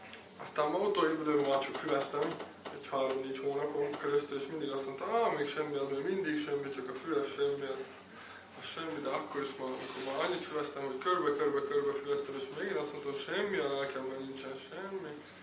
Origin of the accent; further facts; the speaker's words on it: Veľký Meder, Trnava Region, Slovakia; Nagymegyerről vagyok.